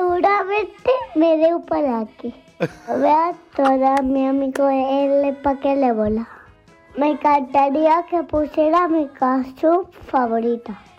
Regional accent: Valencia, Valencian Community, Spain; de Valencia.

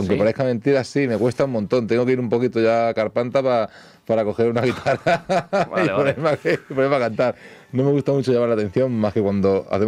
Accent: Barcelona, Catalonia, Spain; also born or lived in Molins de Rei; yo me he criado en Barcelona, en Cataluña, concretamente entre Sant Feliu, hasta los 4 o 5 años, Sant Feliu de Llobregat, y después en Rubí, que he vivido toda mi vida en Rubí, soy rubinense.

